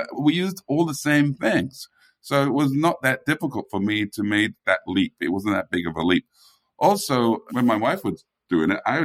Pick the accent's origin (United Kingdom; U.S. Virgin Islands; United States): United Kingdom; England; Even though I grew up in England, I didn't grow up with baked beans on toast, even though I had it. But I grew up in a Caribbean house, a Jamaican house